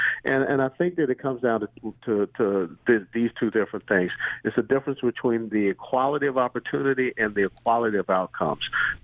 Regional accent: Florida, United States; even though I was, you know, a conservative and I was from Florida.

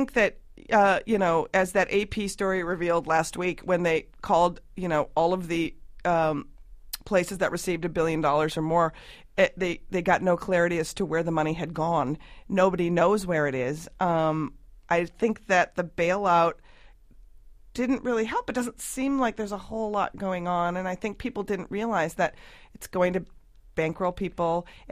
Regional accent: Minnesota, United States; Well, I am from Minnesota, born and raised.

